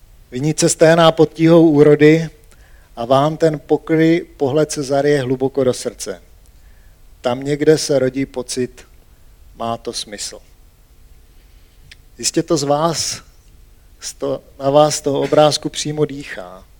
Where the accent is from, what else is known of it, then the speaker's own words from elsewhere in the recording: South Moravian Region, Czechia; Možná, že většina z vás ví, že jsem z Jižní Moravy. A na Jižní Moravě je mnoho vinic.